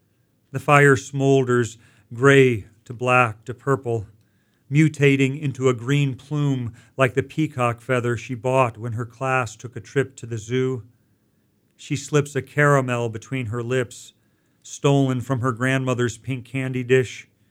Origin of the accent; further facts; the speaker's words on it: Elkhart, Indiana, United States; I grew up in Elkhart, Indiana, a factory town.